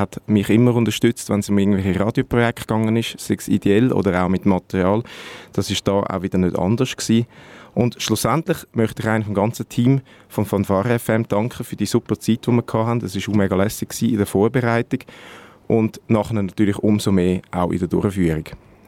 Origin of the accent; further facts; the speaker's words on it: Zurich, Switzerland; Wir sind extrem herzlich empfangen worden als Zürcher beim Kanton Aargau.